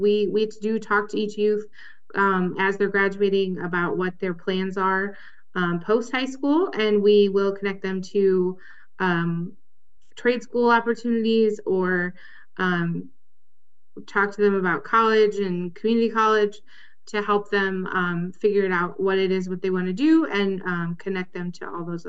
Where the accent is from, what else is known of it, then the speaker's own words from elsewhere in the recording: Michigan, United States; moved away as an adult; So I am originally from Michigan, and had moved here only about 18 months before I applied for the job at Yotto.